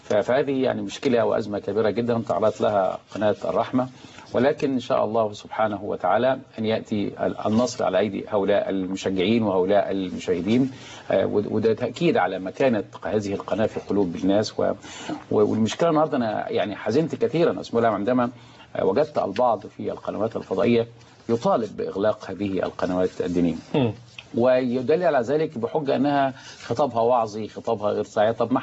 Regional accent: Tanta, Gharbia, Egypt; انا عندما اذهب الى قريتي في طنطا اجد اناسا كثيرين البسطاء تعلموا كل الدين

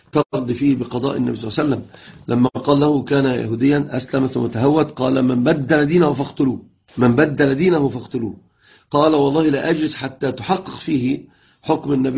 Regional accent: Upper Egypt, Egypt; عندنا في الصعيد

